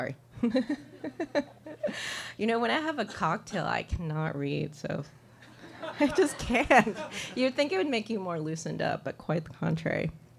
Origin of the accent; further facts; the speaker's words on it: California, United States; And unfortunately, I'm not from Chicago. I'm from California, and I'm going to read a couple poems from my home state, or it's just generally about the West.